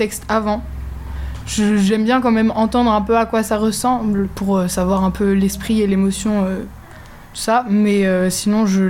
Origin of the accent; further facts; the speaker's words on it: Austria; now in France; mère est autrichienne. Et du coup, mon père qui est français, quand ils se sont rencontrés, je suis née là-bas, j'ai grandi là-bas. Du coup, après, on a déménagé en France. Et du coup, je suis bilingue.